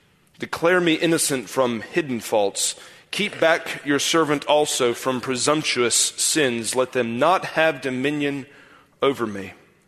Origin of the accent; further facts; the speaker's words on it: South Carolina, United States; moved away as an adult; In 2010, for the first time since I was a little boy, my wife and I moved away from South Carolina up to Philadelphia for me to go to school.